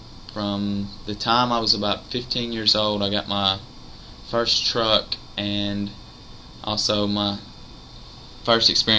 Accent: Palestine, Arkansas, United States; also born or lived in West Memphis / Jonesboro; I was born in West Memphis, Arkansas, in 1982, and for the next 3 years I was raised in Palestine, Arkansas, until my mother went off to college in Jonesboro, where I lived until the time I was in third grade when we came back to Palestine.

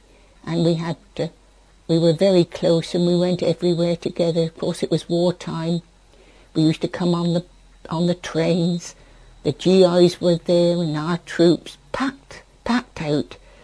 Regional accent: Andover, South East England, United Kingdom; born there; Well, I was born in Andover, Hampshire, at Vigo Road, and April 3rd, 1920.

